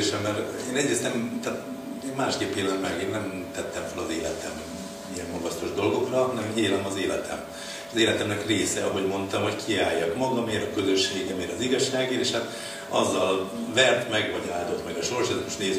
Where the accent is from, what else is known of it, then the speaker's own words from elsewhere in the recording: Baranya, Hungary; én baranyai gyerek vagyok alapvetően